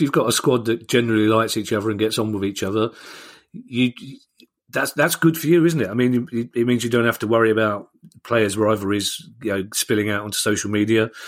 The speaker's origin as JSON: {"language": "English", "region": "London", "country": "United Kingdom", "said": "you know how proud I am of London and being a Londoner, especially being a South Londoner."}